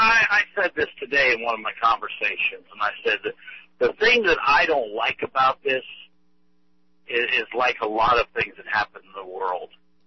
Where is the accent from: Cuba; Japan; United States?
United States; Virginia; born there; I was born in Southwest Virginia, and the Confederate symbology was around me all the time.